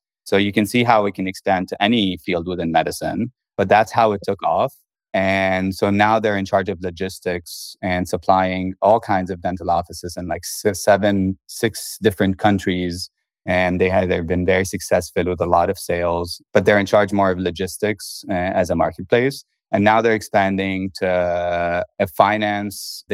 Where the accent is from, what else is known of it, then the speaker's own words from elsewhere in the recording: Lebanon; now in United States; I'm originally from Lebanon